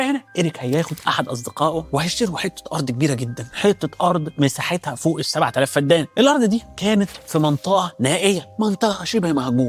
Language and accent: Arabic; Egypt; accent: Egyptian; أو كما نقول في لهجتنا المصرية الجميلة الرشاح